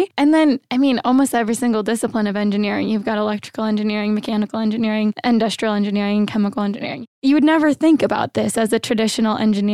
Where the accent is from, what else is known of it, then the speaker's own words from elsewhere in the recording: Iowa, United States; Well, I'm from Iowa, the Midwest, yeah.